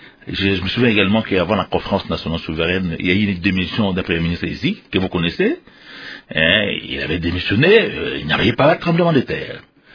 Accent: Basoko, Tshopo, DR Congo; La démission qui se fait ici, chez moi à Bassoko, par exemple

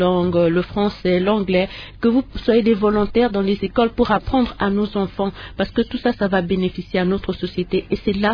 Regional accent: DR Congo; Nous tous, en tant que Congolais, nous devons nous battre

